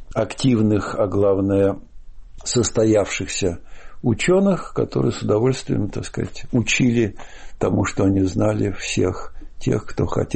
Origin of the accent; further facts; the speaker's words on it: Saint Petersburg, Russia; я работал тогда там, и аптекарь узнал, что я из Ленинграда